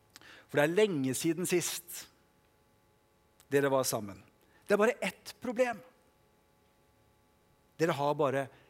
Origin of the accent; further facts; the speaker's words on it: DR Congo; now in Norway; Jeg vokste jo opp i Kongo, som, i Afrika, som en del av dere vet.